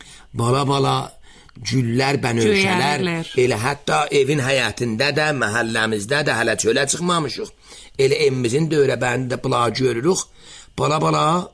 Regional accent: Tabriz, East Azerbaijan, Iran; İndi məsələn, biz Təbrizliyik

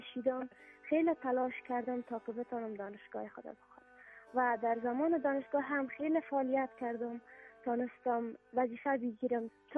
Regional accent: Afghanistan; شخصا خودم در جای بزرگ شدیم که واقعا یک گوشی از افغانستان بوده، سطح علم در اونجا خیلی پایین بودم

